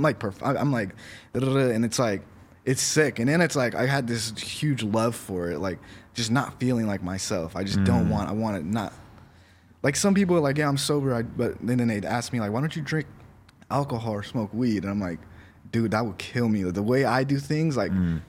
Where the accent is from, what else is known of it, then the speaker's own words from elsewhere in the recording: Palmdale, California, United States; I'm from Palmdale.